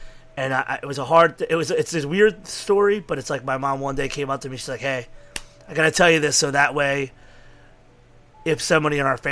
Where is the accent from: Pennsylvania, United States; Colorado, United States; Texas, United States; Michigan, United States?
Pennsylvania, United States; Philadelphia; I was born in Fishtown, lived in Kensington until my mom and dad split, and then basically I had family who lived in Kensington. I lived in Frankfurt